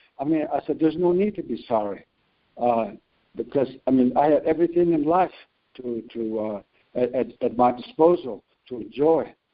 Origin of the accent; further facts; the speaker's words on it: United States; But I was born on the Navajo land, Navajo reservation